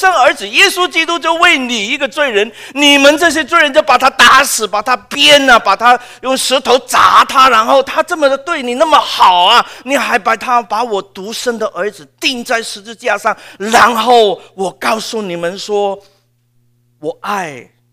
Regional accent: Hong Kong; 我们当时香港人觉得自己是香港人，我从来不觉得自己是中国人的。到现在很多香港人也是这样想，我不是中国人，我是香港人。

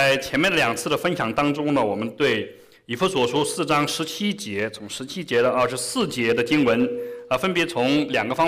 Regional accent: China; 我们中国人常常有句话叫舍得舍得

